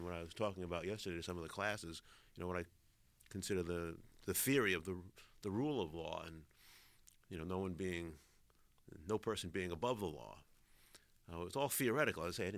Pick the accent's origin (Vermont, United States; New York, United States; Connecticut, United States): New York, United States; New York City; Well, I grew up in the Bronx in New York City. Went away to college.